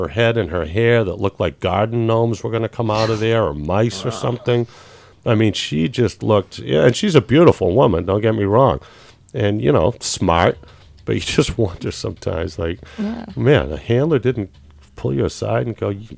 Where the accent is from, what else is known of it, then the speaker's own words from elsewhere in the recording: United States; I'm an American.